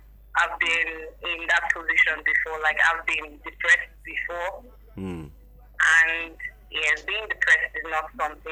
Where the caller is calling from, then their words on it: Texas, United States; I'm calling from Texas.